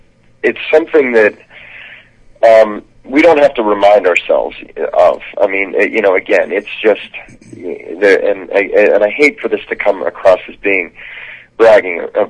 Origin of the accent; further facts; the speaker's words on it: Johnstown, Pennsylvania, United States; I used to work at a coffee shop in a mall in my hometown of Johnstown, Pennsylvania.